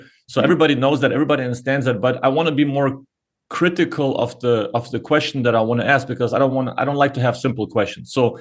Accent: Germany; and I grew up in Germany in a soccer country

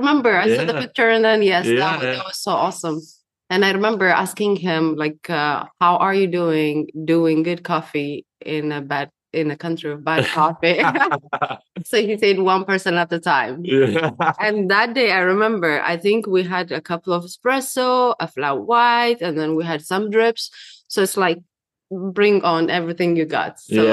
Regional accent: Ethiopia; English is a second language; I'm from Ethiopia, so I grew up in a multi-ethnical society. So I myself, I'm a mixture of like six tribes. So one of the tribe is Gragi

